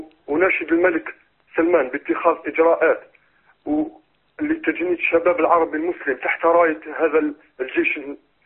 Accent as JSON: {"language": "Arabic", "country": "Algeria", "said": "وأنا مواطن من الجزائر"}